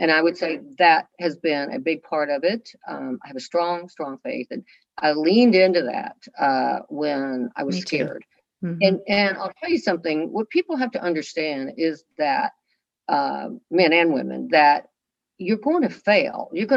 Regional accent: Kentucky, United States; because I grew up in Eastern Kentucky. I was one of 12 children.

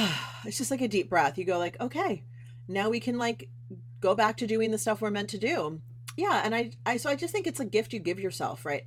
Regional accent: New York City, New York, United States; Even when I lived in New York City, so I'm originally from New York, and when I lived there, I was a performer

